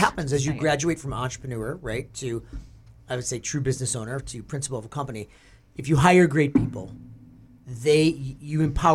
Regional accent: Midwest, United States; I grew up in the Midwest picking cherries with my grandmother.

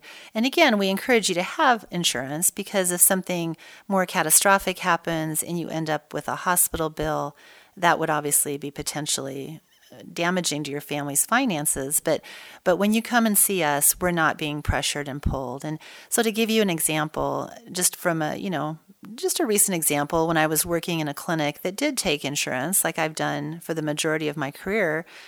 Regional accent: Idaho, United States; I grew up here in Idaho. So my dad was a professor at the University of Idaho, and I don't think there is a Forest Service road in Idaho that I haven't been on at some point with my family when I was growing up.

